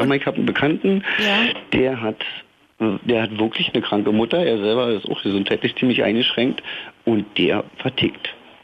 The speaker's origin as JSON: {"language": "German", "town": "Treptow", "region": "Berlin", "country": "Germany", "said": "Nee, aus Friedrichshain. Ich komme aus Treptow."}